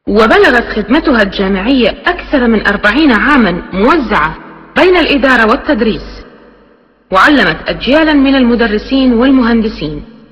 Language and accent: Arabic; Mosul, Nineveh, Iraq; ولدت في الموصل، وفيها أكملت الابتدائية والمتوسطة والثانوية